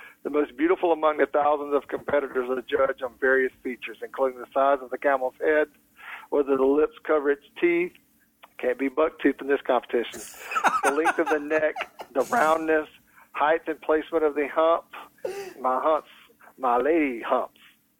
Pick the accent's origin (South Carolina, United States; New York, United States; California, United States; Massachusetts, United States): South Carolina, United States; I am from the South. South Carolina, not South Saudi.